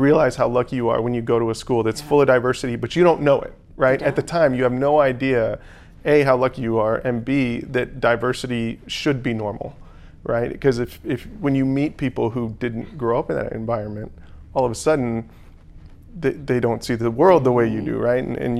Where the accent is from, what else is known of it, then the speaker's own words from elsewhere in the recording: Texas, United States; also born or lived in Little Rock, United States; So my background, I was born in Little Rock, but I grew up in Texas. So I have to claim Texas as